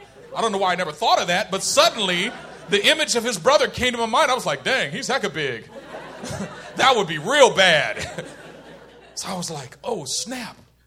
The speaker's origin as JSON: {"language": "English", "town": "Oakland", "region": "California", "country": "United States", "tie": "born or raised there", "said": "I grew up in Oakland, California."}